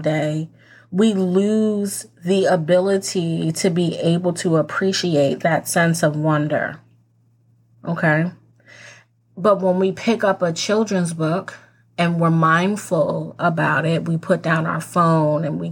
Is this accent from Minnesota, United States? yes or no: no; New Jersey, United States; I'm from New Jersey. And I spent a lot of time in Philadelphia, Pennsylvania.